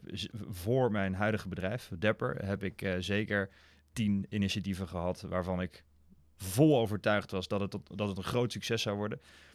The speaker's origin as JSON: {"language": "Dutch", "country": "Aruba", "tie": "born or raised there", "also_born_or_lived": "Amsterdam, Netherlands", "moved": "yes", "said": "Geboren in Amsterdam, in de rivierenbuurt. Maar daar weet ik niks meer van, want op mijn derde zijn we naar Aruba verhuisd."}